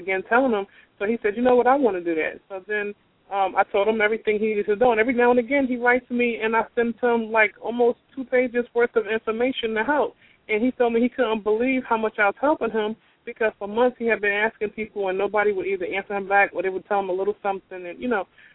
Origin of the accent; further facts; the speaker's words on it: New Jersey, United States; she was from New York and I was from Jersey. Yeah, we were both black. We both lived in the inner city.